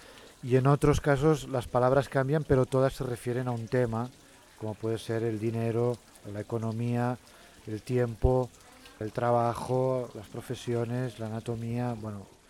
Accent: Barcelona, Catalonia, Spain; soy de Barcelona, en España.

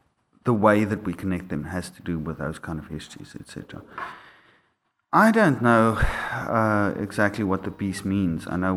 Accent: Boksburg, Gauteng, South Africa; approximately 2 years ago, I moved to Johannesburg. I grew up in Boksburg, which was a notorious right-wing white area in South Africa during apartheid. Grew up there, moved to Pretoria, moved back to Johannesburg.

